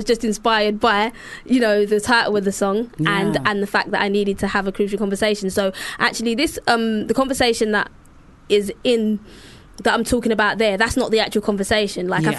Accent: Sierra Leone; she didn't realise I'm really from Sierra Leone.

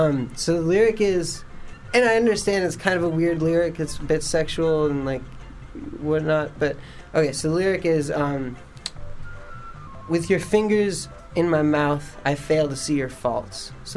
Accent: New York City, New York, United States; I'm a New Yorker, and I'm used to, like, playing the States and stuff

